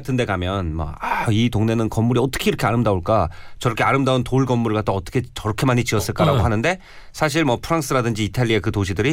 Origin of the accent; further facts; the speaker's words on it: Wonju, Gangwon, South Korea; 제가 이제 원래 원주 출신인데